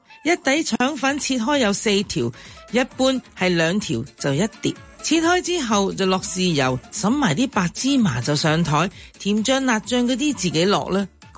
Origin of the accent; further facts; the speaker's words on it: Shek Tong Tsui, Hong Kong Island, Hong Kong; 我在石塘咀长大，童年、少年、青年岁月全部回忆都在那里的。